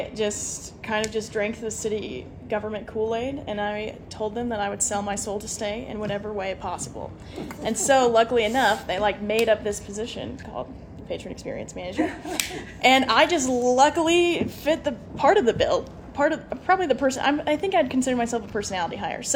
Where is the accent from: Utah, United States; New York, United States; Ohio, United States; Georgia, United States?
Utah, United States; Spanish Fork; also born or lived in Salem; I grew up in Spanish Fork until I was about 14. Then I moved to Salem. Please don't take that into advisement. That wasn't my choice. So I love Spanish Fork.